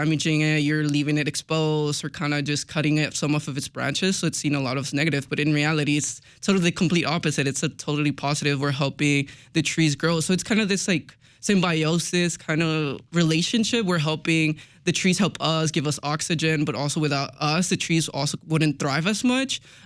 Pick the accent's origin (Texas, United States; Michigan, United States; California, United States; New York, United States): Texas, United States; Houston; now in Chicago, United States; it's just an experience that I have from growing up in Houston to now seeing it in Chicago.